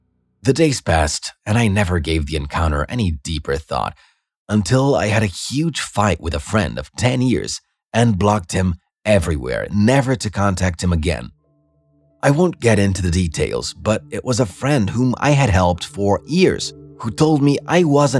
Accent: Nueva Esparta, Venezuela; also born or lived in Saint Thomas, US Virgin Islands; I live on a Venezuelan island in the Caribbean called Margarita. I've been here for most of my life, but I was born on St. Thomas Virgin Islands, actually.

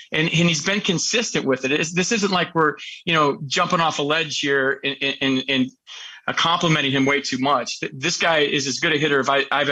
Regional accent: San Francisco, California, United States; We came into town to play the Giants. It's my hometown. So first of all, when you're playing in your hometown, you got tickets. You got your sixth grade science teacher coming.

